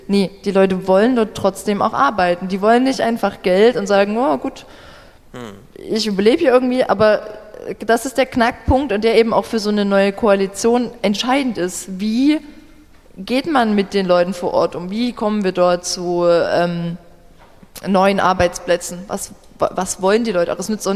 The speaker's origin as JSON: {"language": "German", "region": "Saxony", "country": "Germany", "said": "Ich komme aus dem Vogtland, ich darf das sagen."}